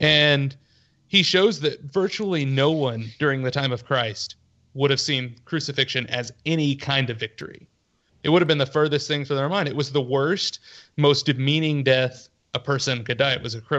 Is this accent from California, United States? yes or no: no; Texas, United States; So like I'm from Texas, and the myth of the Alamo, the legend of the Alamo is huge in Texas.